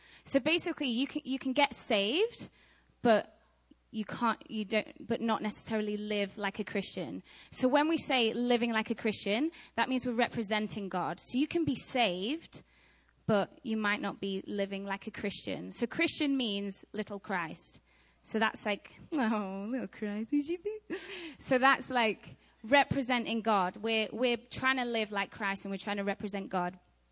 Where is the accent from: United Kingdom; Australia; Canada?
United Kingdom; Lytham St Annes, North West England; I'm from Ingerland, from the north, in a place called Lytham St. Anne's that nobody's ever heard